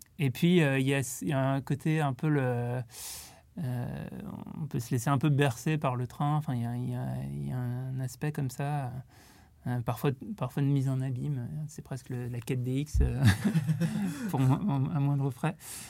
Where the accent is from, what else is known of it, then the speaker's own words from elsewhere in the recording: Lyon, Auvergne-Rhône-Alpes, France; now in Paris, France; Je viens de Lyon et donc j'habite à Paris, mais j'ai encore de la famille à Lyon